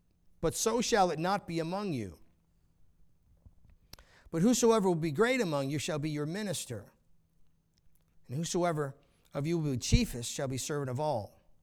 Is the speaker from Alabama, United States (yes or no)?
no; New York, United States; I never met a Baptist my entire life growing up on Long Island.